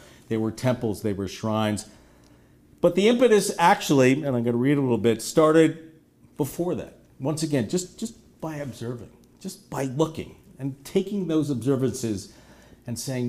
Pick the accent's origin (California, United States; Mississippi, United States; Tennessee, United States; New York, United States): New York, United States; New York City; I grew up in New York City in the 1960s, and if there was ever a place that lent itself to observation, it was New York.